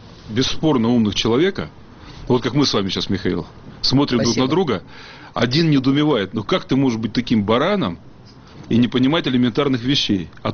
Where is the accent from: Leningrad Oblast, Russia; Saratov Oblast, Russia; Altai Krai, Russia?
Altai Krai, Russia; в том числе для моей малой родины, для Алтайского края.